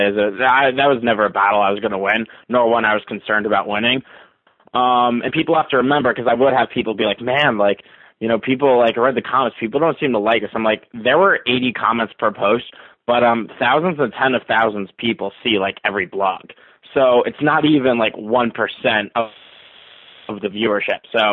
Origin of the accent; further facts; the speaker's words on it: Connecticut, United States; I'm from Connecticut. I played in the FCAC in high school.